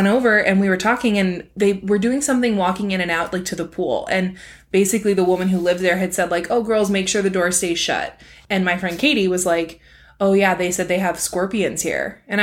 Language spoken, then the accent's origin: English; Phoenix, Arizona, United States; I'm from Arizona, lived in Phoenix my whole life.